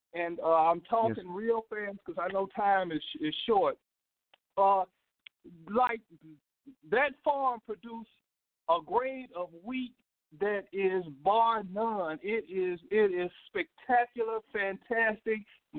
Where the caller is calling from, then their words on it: Vicksburg, Mississippi, United States; Yeah, this is … calling out of Vicksburg, Mississippi.